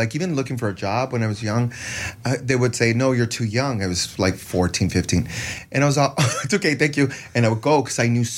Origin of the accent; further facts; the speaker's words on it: San Antonio, Texas, United States; So we're both from San Antonio.